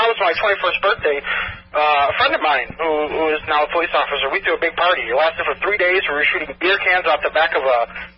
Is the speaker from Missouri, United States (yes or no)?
yes; St. Louis, Missouri, United States; St. Louis, Missouri.